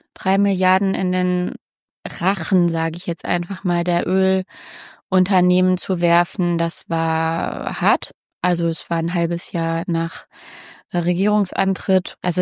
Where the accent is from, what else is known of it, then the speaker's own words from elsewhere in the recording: Hamburg, Germany; ich meine, ich bin aus Hamburg und Wohnen ist viel zu teuer